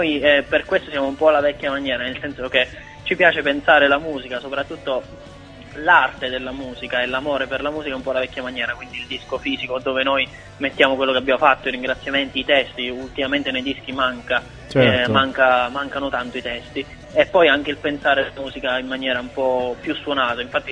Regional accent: Tortoreto, Abruzzo, Italy; noi siamo abruzzesi di Tortoreto, non so se conoscete, un paese sulla costa, sulla provincia di Teramo

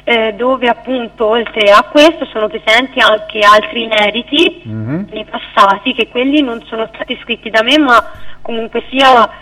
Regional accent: Tuscany, Italy; ho 23 anni e vengo dalla provincia di Lucca.

